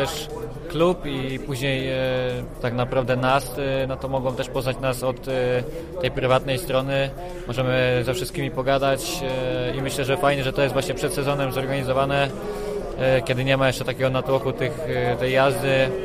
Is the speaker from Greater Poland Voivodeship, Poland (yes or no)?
yes; Witkowo, Greater Poland Voivodeship, Poland; dodatkowo jakieś indywidualne treningi u siebie w Witkowie mam, tam skąd pochodzę.